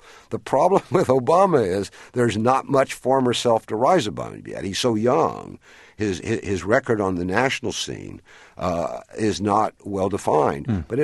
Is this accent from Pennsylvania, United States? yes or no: no; Kentucky, United States; I grew up in Kentucky. There was no shadow of Russia there.